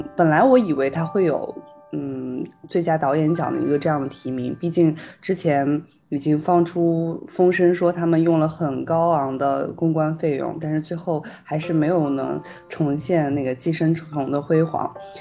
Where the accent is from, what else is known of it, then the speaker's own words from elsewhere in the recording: China; 我作为一个中国人啊，作为一个对汉语非常熟悉的这样的一个群体